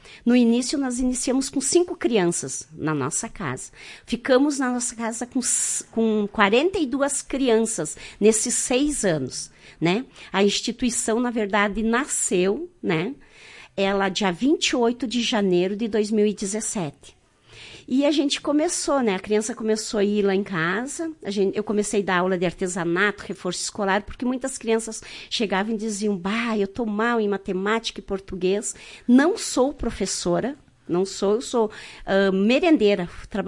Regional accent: Cruz Alta, Rio Grande do Sul, Brazil; now in Marau, Brazil; Eu sou da cidade de Cruz Alta.

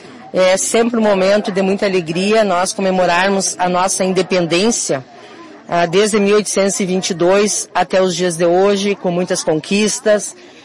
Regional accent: Brazil; Como brasileira, como cidadã, quero um Brasil onde a paz esteja acima de tudo.

